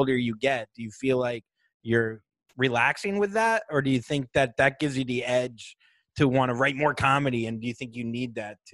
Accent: New Orleans, Louisiana, United States; and I got in a fight in New Orleans, and I'm from New Orleans.

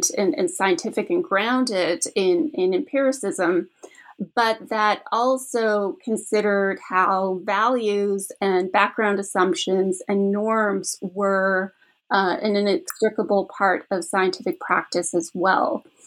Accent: Canada; I'm originally from Canada.

